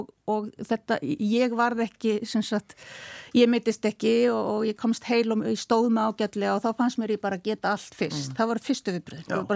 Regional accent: Akureyri, Northeastern Region, Iceland; Og við erum alveg upp á Akureyri.

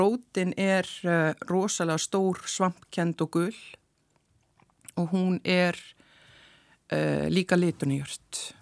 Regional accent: Blönduós, Northwestern Region, Iceland; Ég er alin upp á Blönduósi. … og ég er alin upp á Brekkunni

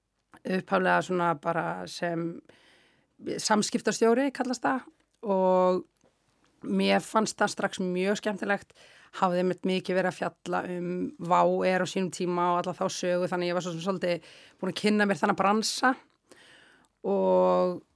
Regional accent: Lebanon; also born or lived in Doha, Qatar

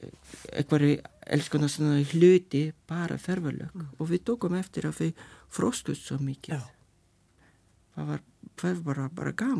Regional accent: Lithuania; Icelandic is a second language; moved away; Og við vorum alinn upp í Litáun.

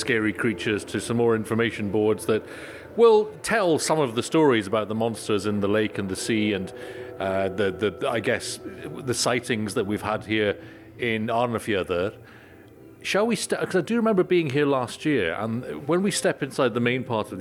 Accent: Inverness, Scotland, United Kingdom; I'm from Inverness in the UK originally, so very near Loch Ness.

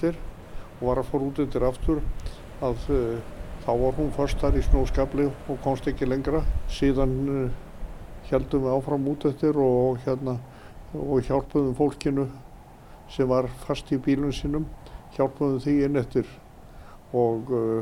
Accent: Ísafjörður, Westfjords, Iceland; og er borinn og barnfæddur Ísfirðingur.

